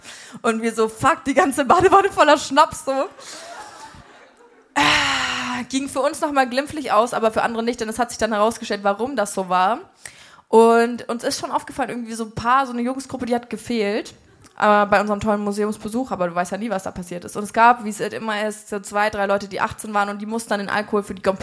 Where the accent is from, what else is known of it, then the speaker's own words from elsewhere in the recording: Spalt, Bavaria, Germany; Wir haben, das ist mein Heimatort und wir haben eine eigene Brauerei, da kann man schon ein bisschen stolz drauf sein.